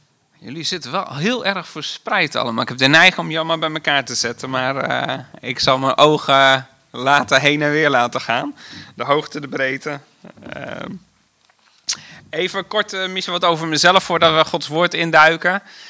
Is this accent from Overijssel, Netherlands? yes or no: no; Oldebroek, Gelderland, Netherlands; born there; Ik ben geboren in Oldebroek, niet zo heel ver hier vandaan.